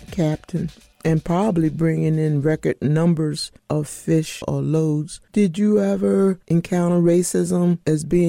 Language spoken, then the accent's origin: English; Virginia, United States; Growing up on the Northern Neck, as it probably is for most small town folks, family is everything.